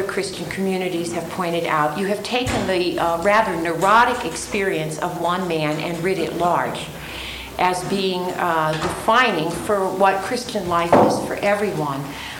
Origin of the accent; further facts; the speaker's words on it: Maryland, United States; I grew up in Maryland and did my seminary degree at Gettysburg Seminary in Pennsylvania, and was a parish pastor in Connecticut.